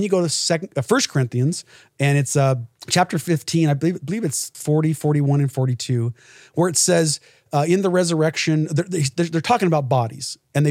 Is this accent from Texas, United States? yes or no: no; Las Vegas, Nevada, United States; also born or lived in Tennessee; Las Vegas. I was born in Tennessee, but mostly Las Vegas, Nevada.